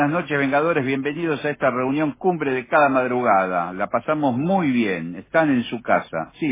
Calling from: Merlo, Argentina; te escucho desde hace 35 años, estoy varado en Catamarca y soy de Merlo.

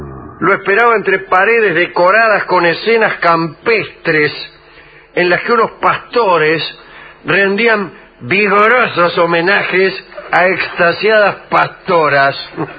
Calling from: Caballito, Buenos Aires, Argentina; de Caballito.

